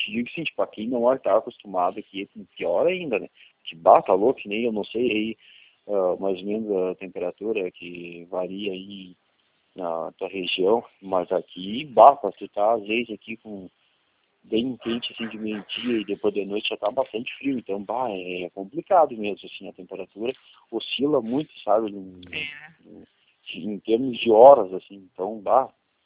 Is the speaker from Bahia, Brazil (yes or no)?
no; Canela, Rio Grande do Sul, Brazil; born there; Eu nasci ali em Canela, que é Canela e Gramado, não sei se tu já veio pra cá, é colado, né? Tu sai de uma e entra na outra, parece que é tudo a mesma cidade.